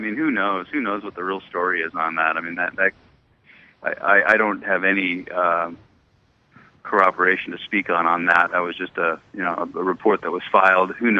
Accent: Seattle, Washington, United States; I grew up in Seattle, massive sports fan like you, you know, just, you know, this is my vernacular, you know, I grew up with this.

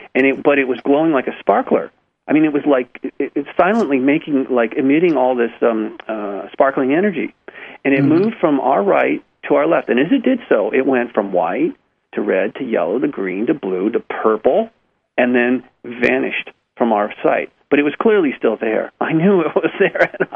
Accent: Malibu, California, United States; I was standing on the driveway back where I grew up, on the house where I grew up in Malibu

